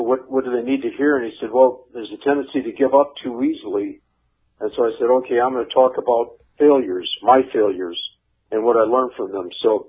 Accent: Kankakee, Illinois, United States; My hometown of Kankakee, Illinois

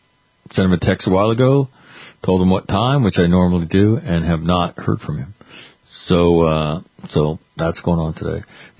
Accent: Sacramento, California, United States; moved away as an adult; that is my hometown, Sacramento, California, that I left very quickly when I went to college and never went back.

